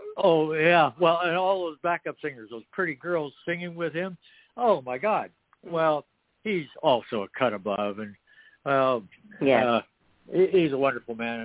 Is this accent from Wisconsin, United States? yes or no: no; Phoenix, Arizona, United States; I'm in from Phoenix, Arizona. Nice ride over.